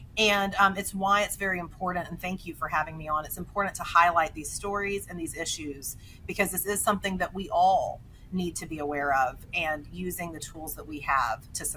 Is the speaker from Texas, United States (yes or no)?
yes; Texas, United States; federal protection that applies to all people doesn't apply to people in a state like Idaho or in my home state, like Texas, where we've also seen women like Kate Cox and others be denied the care they need.